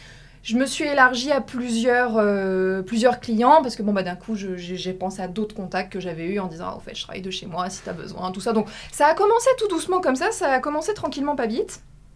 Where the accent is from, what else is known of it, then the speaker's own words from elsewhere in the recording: Aix-en-Provence, Provence-Alpes-Côte d'Azur, France; sachant qu'on est d'Aix tous les deux, on est d'Aix en Provence tous les deux, donc on s'était dit, on va revenir ici